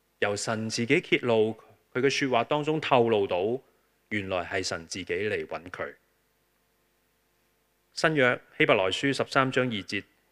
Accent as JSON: {"language": "Cantonese", "country": "Hong Kong", "said": "系啊，我哋香港人好紧张嗰个界线"}